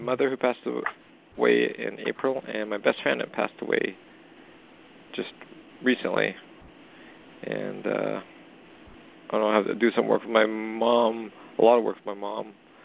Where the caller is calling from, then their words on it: Canada; I'm calling from Canada.